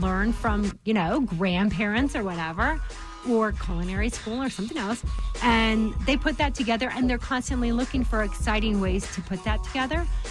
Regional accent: St. Louis, Missouri, United States; now in Atlanta, United States; You know, I come from St. Louis, and that scene is a lot smaller and more intimate.

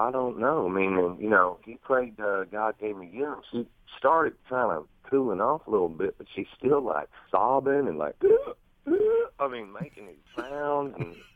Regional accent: the South, United States; I'm from the South, and she's from the South.

